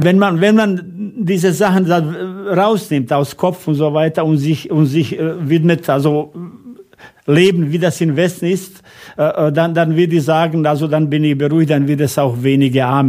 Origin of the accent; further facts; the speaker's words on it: Bosnia & Herzegovina; Bei uns in Bosnien gibt es ja leider nach diesem Krieg viele, die arm geworden sind und so weiter.